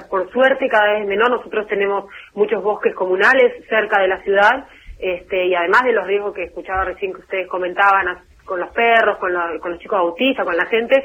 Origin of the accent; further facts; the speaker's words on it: Esquel, Chubut, Argentina; born there; also born or lived in Córdoba; Sí, soy nacida acá en Esquel, sí.